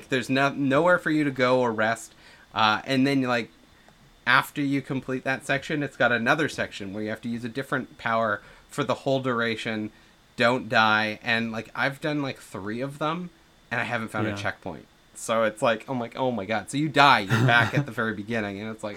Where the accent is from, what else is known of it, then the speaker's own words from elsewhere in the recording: Canada; I paid like $100 for it because I'm Canadian, so our prices are slightly different.